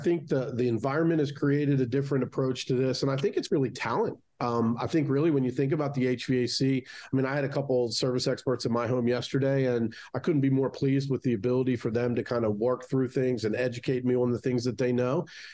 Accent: Baltimore, Maryland, United States; now in New Jersey, United States; And so I am originally from Baltimore, moved up to New Jersey.

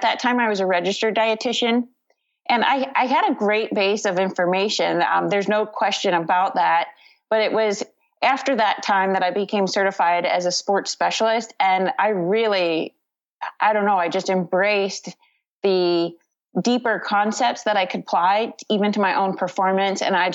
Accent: Cincinnati, Ohio, United States; born there; now in Westfield, United States; I am 38 years old and I was born in Cincinnati, Ohio, but my husband brought me to Indiana and we currently live in Westfield, Indiana, just north of Indianapolis.

